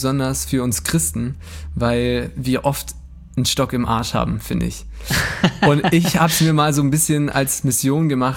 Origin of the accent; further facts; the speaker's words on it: Germany; wir sind Deutsche